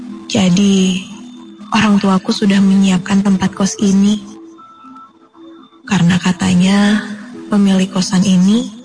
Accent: Garut, West Java, Indonesia; now in Bandung, Indonesia; di daerah Taman Sari, Bandung. Bisa dibilang aku seorang anak rantau di kota ini. Asalku dari Garut.

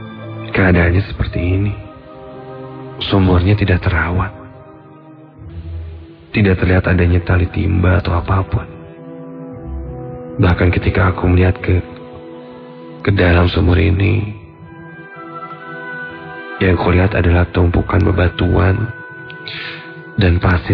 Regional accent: Lampung, Indonesia; now in Bandung, Indonesia; berlibur di rumah nenekku di Lampung, sekedar untuk refreshing dari kepenatan kuliahku itu. Perjalanan dari Bandung ke kampung halamanku

